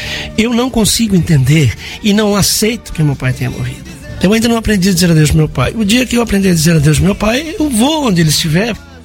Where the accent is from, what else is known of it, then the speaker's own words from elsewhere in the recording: Lagoa Vermelha, Rio Grande do Sul, Brazil; Eu nasci em 1952 e sou da cidade de Lagoa Vermelha. Lagoa Vermelha, Rio Grande do Sul, fica ali pertinho de Passo Fundo e Vacaria, né?